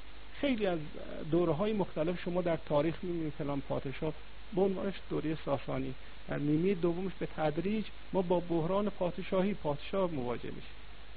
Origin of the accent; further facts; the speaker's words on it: Iran; به عنوان دانشجویان این حوزه و به عنوان یک ایرانی